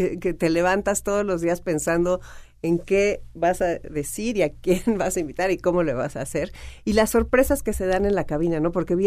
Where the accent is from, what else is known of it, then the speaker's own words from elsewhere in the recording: Mexico; Y nuestro México, esa música, ¿de dónde podemos tomar fuerzas como mexicanos?